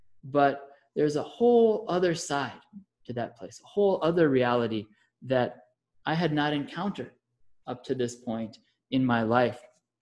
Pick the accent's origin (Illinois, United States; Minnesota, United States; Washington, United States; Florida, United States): Minnesota, United States; usually when my home state of Minnesota makes the news, I find out about it from somebody asking me, oh, how are your parents?